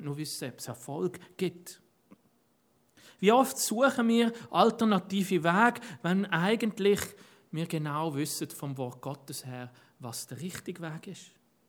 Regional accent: Zurich, Switzerland; Als Zürcher in Bern weiss man das, man erkennt das, Berner reden ein bisschen anders, Zürcher auch.

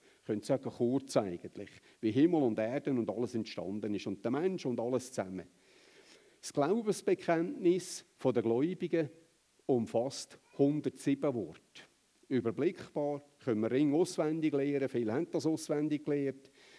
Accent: Switzerland; wenn wir jetzt als Schweizer Karamellzeltchen nach Deutschland bringen

